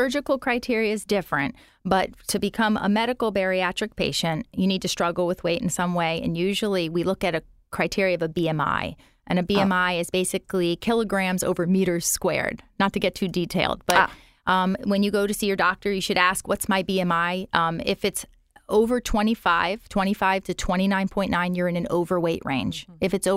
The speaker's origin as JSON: {"language": "English", "region": "Florida", "country": "United States", "tie": "born or raised there", "said": "I'm sorry. I grew up in South Florida, went to medical school down there, met my husband down there."}